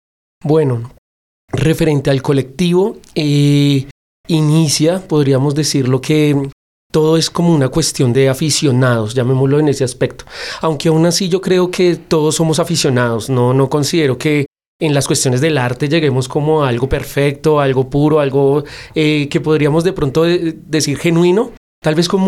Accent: Bogotá, Colombia; Soy de Bogotá y bueno, tengo una gran pasión por las historietas y por las historias y las fotografías, especialmente de la ciudad.

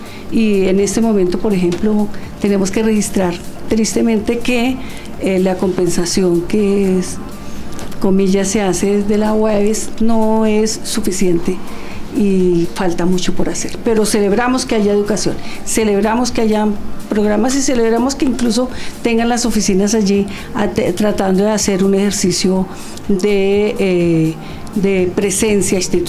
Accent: Mochuelo, Bogotá, Colombia; personalmente soy hija de Mochuelo, nací allí, este es mi territorio

